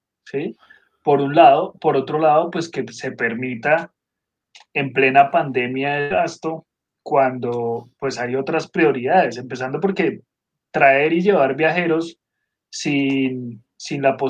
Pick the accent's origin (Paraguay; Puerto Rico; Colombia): Colombia; hacen parte al menos de nuestra idiosincrasia y de nuestra historia como colombianos